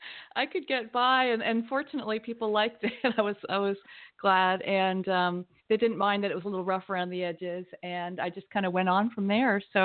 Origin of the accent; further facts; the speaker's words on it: Canada; moved away as an adult; now in United States; I grew up in Canada and then I moved to the U.S. For love. And that was many years ago with my current husband.